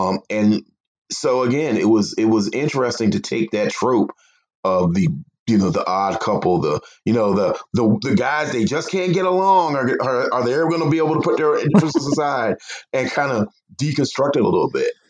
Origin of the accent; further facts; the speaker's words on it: the South, United States; I can go to any person in my hometown, anybody in North Carolina, South Carolina, anywhere throughout the Bible Belt